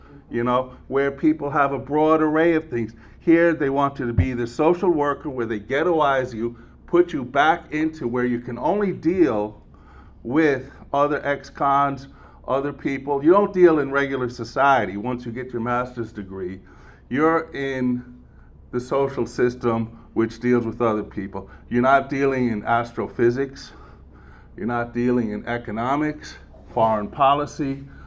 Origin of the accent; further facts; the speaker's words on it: Queens, New York, United States; I was raised in Queens, half Jewish, half German, so I hate myself.